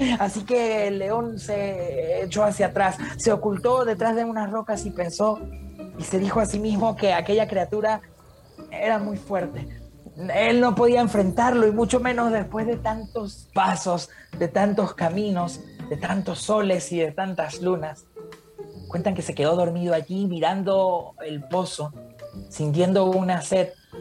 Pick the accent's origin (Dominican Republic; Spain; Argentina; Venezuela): Venezuela; now in Mexico; Y aunque soy de Venezuela, vivo en México. Vengo viajando desde hace mucho tiempo